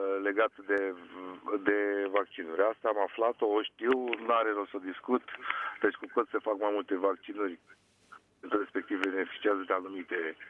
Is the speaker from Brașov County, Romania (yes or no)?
no; Ploiești, Prahova, Romania; și sunt din Ploiești.